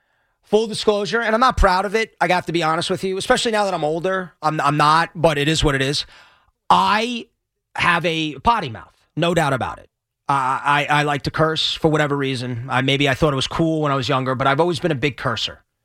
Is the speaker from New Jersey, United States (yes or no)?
yes; New Jersey, United States; Everybody says I'm from North Jersey, and I know why, and I'm from South Jersey.